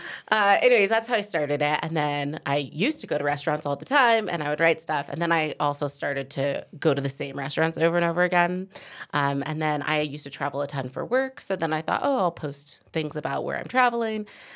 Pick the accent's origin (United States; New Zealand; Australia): United States; California; also born or lived in Boulder; I moved from Boulder technically, but originally I'm from California.